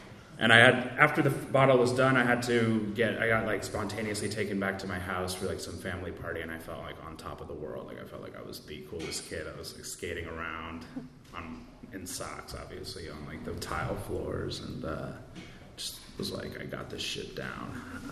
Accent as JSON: {"language": "English", "town": "Long Island", "region": "New York", "country": "United States", "tie": "born there", "said": "I was born in Long Island. I grew up to two non-alcoholic parents."}